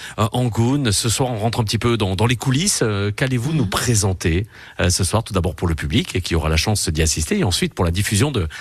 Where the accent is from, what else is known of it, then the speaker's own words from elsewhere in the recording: Southern France, France; accent: Southern French; Bon, fier de notre accent du Sud, par exemple.